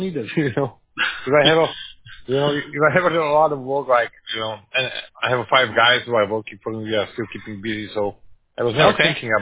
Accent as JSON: {"language": "English", "country": "Slovakia", "said": "I'm from Slovakia, from Europe."}